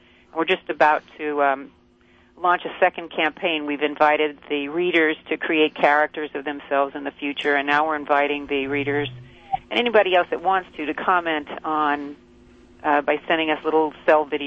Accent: Chicago, Illinois, United States; now in Hollywood, United States; I came in from Chicago. We all came in from our hometowns.

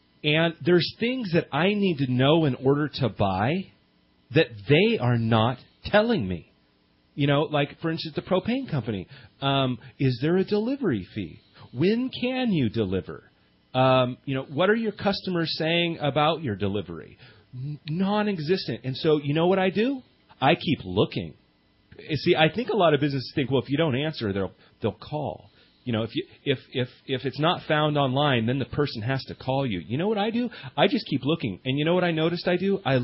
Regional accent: California, United States; I grew up in Shasta County, so I knew everything and everybody

